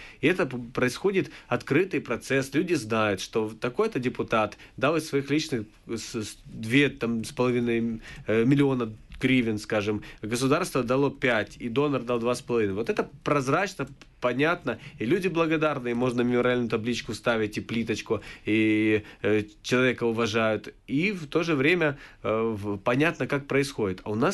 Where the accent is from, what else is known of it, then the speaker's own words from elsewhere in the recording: Chernivtsi, Chernivtsi Oblast, Ukraine; Также во Львове, чуть меньше мере, но все-таки в Черновцах, в моем родном городе.